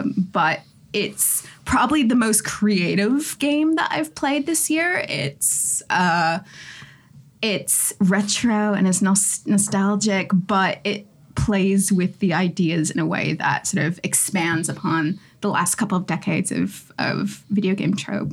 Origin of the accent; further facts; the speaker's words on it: Canada; as a Canadian and a socialist and a generally nice person